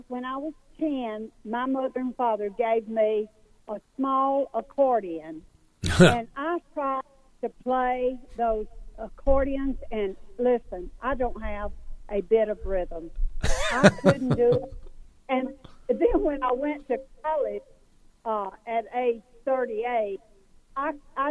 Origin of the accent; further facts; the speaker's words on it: Alabama, United States; Now, I'm from Alabama, and we were very, very poor factory workers, and I got a rebuilt bicycle.